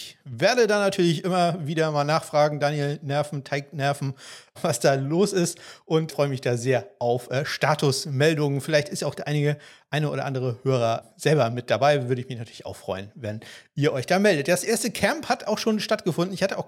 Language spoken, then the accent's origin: German; Kiel, Schleswig-Holstein, Germany; Für mich als Kieler jetzt auch nicht minimal besser, etwas besser als Frankfurt